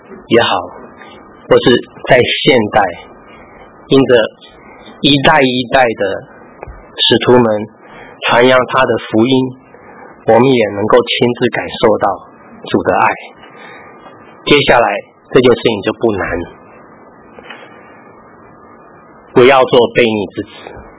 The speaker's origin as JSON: {"language": "Chinese", "country": "Taiwan", "said": "我常常被人家取笑我是外省人第二代，然后我的台湾话呢一讲呢，我母亲那边的亲戚就笑翻了"}